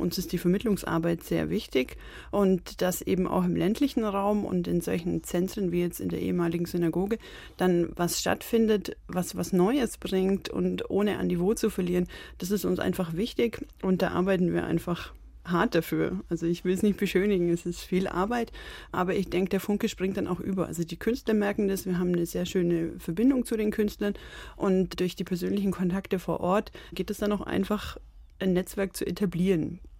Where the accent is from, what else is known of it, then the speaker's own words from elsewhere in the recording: Fellheim, Germany; Und es ist so, dass Fellheim mein Heimatdorf ist. Also ich bin da aufgewachsen